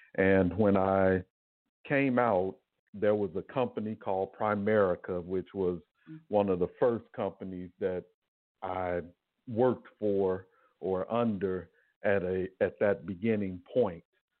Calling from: Georgia, United States; calling from Georgia.

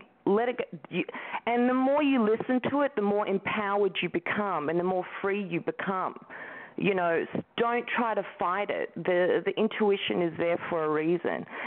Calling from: Brooklyn, New York, United States; I'm calling from Brooklyn here in New York.

